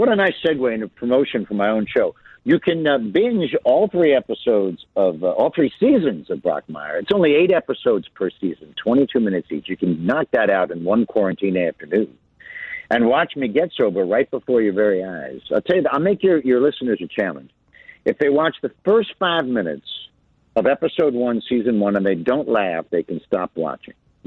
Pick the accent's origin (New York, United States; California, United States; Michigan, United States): New York, United States; Queens; I grew up in Queens